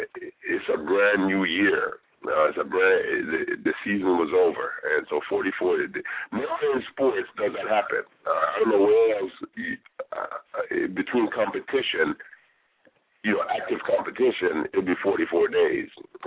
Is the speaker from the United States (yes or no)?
no; Jamaica; you know, I'm from Jamaica